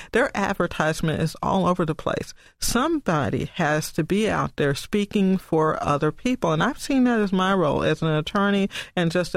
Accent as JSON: {"language": "English", "region": "Tennessee", "country": "United States", "said": "I'm from Tennessee, and I talk to people in Tennessee about predatory lending"}